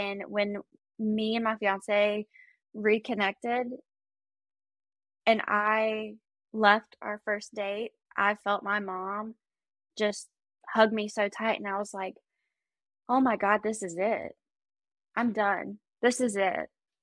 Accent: Travelers Rest, South Carolina, United States; I'm from Traveler's Rest, South Carolina.

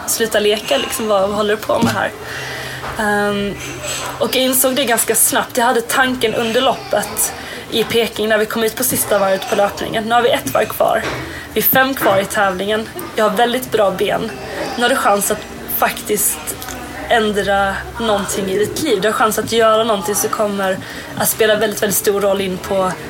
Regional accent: Kristianstad, Skåne, Sweden; Född och uppvuxen i Kristianstad. Vi bodde på en liten gård i Stavesvad som ligger 2 mil norr om Kristianstad ungefär.

